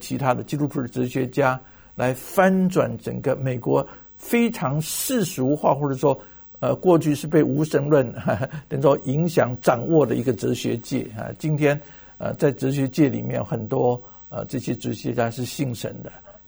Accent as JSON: {"language": "Chinese", "country": "Taiwan", "tie": "born or raised there", "said": "像我从小在台湾长大啊"}